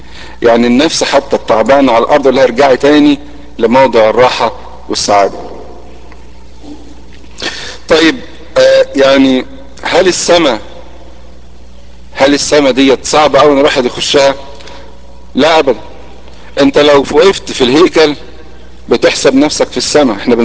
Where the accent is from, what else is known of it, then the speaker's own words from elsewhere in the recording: Egypt; الشرطة عندنا في مصر